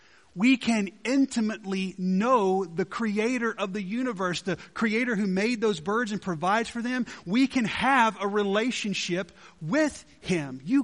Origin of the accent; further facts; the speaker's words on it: Georgia, United States; now in Texas, United States; growing up in Georgia to be able to go to a hardwood forest and to get in there before the sun comes up. And there's hills there, so we don't have flat spaces and you can't set up a blind like you can here in Texas